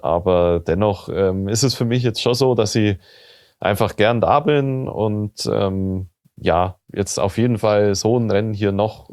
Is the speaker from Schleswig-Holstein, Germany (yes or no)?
no; Bavaria, Germany; als Allgäuer, sage ich mal, bin ich hier auch nicht ganz daheim.